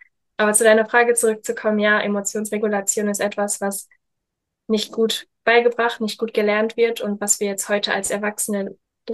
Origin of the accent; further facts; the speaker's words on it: Germany; moved away as an adult; now in Italy; ich lebe ja jetzt in Italien, seit 4 Jahren, vor 4 Jahren bin ich ausgewandert, habe natürlich meine Kindheit, meine Jugend in Deutschland verbracht.